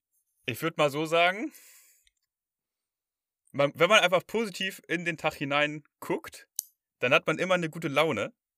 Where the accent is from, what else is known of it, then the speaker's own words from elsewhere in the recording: Hamburg, Germany; ich komme aus Hamburg, aber jetzt dieses Wochenende bin ich nicht da.